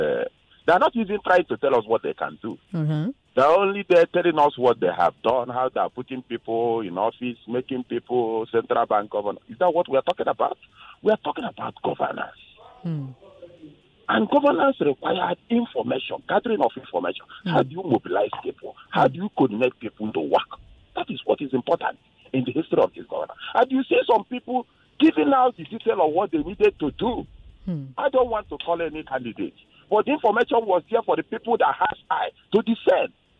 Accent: Anambra, Nigeria; now in Lagos, Nigeria; Yes, from Anambra State.

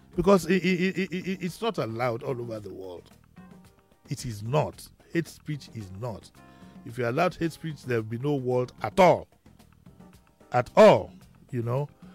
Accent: Yaba, Lagos, Nigeria; When I was growing up in Yaba in the 60s

